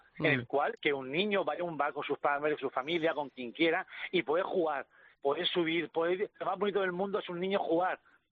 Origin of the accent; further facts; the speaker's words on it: Cieza, Region of Murcia, Spain; Yo tengo un bar ya muchos años en mi pueblo, en Cieza